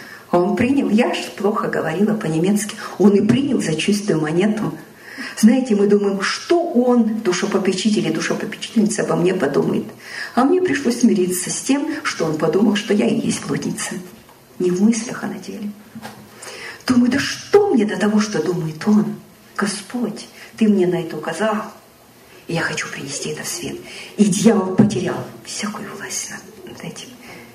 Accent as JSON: {"language": "Russian", "region": "Siberia", "country": "Russia", "moved": "as an adult", "lives_now": "Estonia", "said": "я к мужу пришла, приехала из Сибири в Эстонию выходить за него замуж"}